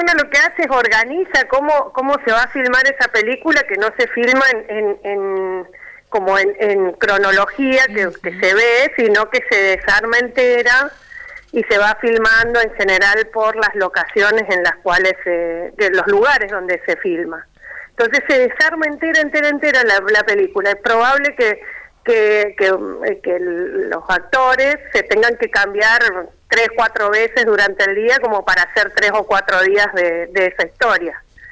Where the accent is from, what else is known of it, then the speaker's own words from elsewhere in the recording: Mendoza, Argentina; Yo soy mendocina, así que somos cuyanas.